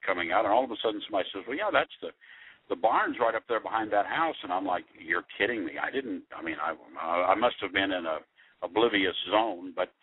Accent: Indianapolis, Indiana, United States; I grew up in Indianapolis or west of Indianapolis and worked in Plainfield and Lebanon and some different places.

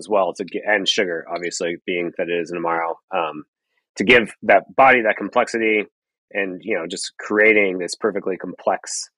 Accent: Canada; Being Canadian, obviously, that's important to me.

